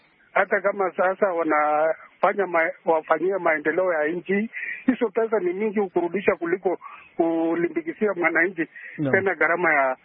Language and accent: Swahili; Sikawa, Narok County, Kenya; ninatoka Sikawa kwa Asmara katika kaunti ya Narok.